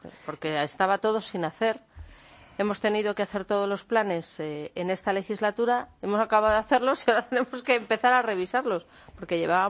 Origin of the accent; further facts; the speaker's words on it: Castile and León, Spain; Nosotros venimos de un pueblo de Soria de 900 habitantes